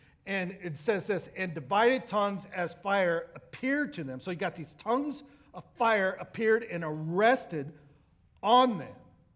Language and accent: English; United States; All of a sudden, I'm American, so I speak one language. That's what Americans do. We speak one language.